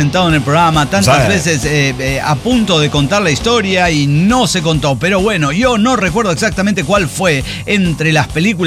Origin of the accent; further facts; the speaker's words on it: Naucalpan, State of Mexico, Mexico; yo crecí en Naucalpan